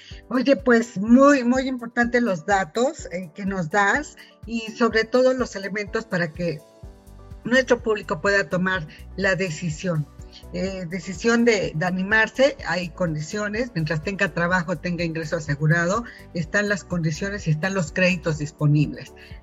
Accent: Mexico; muchos de los que están estimando y que somos mexicanos y que apreciamos el tener un patrimonio

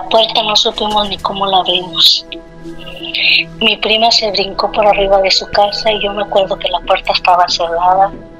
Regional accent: Río Verde, San Luis Potosí, Mexico; Y yo soy de Río Verde, San Luis Potosí.

